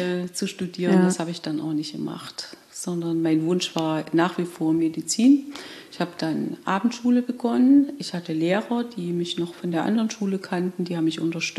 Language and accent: German; Thuringia, Germany; Ich bin eine Pfarrerstochter, aufgewachsen in Thüringen.